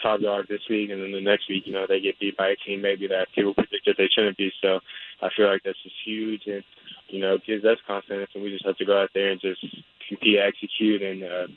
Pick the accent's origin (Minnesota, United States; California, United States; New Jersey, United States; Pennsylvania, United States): California, United States; everyone thinks I should be a Warrior fan because I'm from the Bay, but what I've experienced in the Bay Area is just a lot of bandwagon Warrior fans.